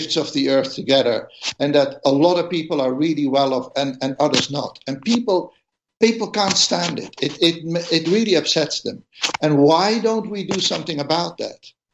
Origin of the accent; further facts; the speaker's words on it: Netherlands; English is a second language; I come from the Netherlands